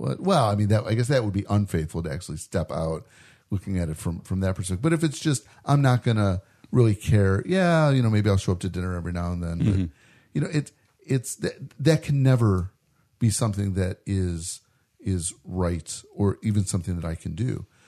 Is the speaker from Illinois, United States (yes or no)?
yes; Chicago, Illinois, United States; I'm from Chicago, so I'm faithful. I'm a loyal Chicago guy, even though I'm ready to move.